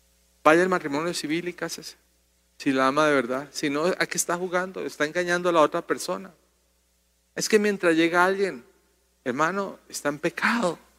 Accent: Colombia; crecimos conociendo una casa de alguien que vivía cerca cuando yo crecí en Colombia.

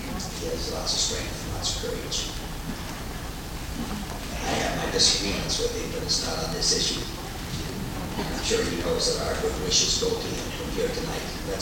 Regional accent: United States; As an American, I feel terribly upset about this

